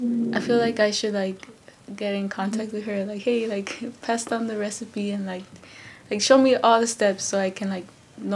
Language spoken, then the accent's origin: English; Laredo, Texas, United States; Laredo, Texas.